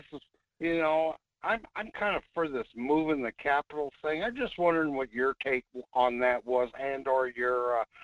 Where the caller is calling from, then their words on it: Anchorage, Alaska, United States; I'm calling from Anchorage.